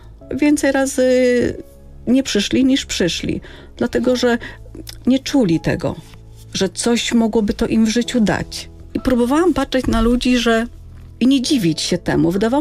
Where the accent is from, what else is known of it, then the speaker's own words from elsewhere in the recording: northern Poland, Poland; moje rodzinne miasteczko na północy Polski, nad jeziorami, także z dzieciństwa latem pływanie w jeziorze, zimą jazda na łyżwach.